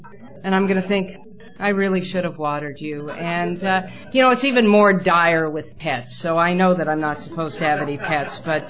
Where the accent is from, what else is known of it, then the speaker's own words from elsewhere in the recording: Boise, Idaho, United States; however, despite the fact that … I am not Irish. I'm a Jewish person from Boise, Idaho, which is kind of like being a Japanese person from Kazakhstan, you know.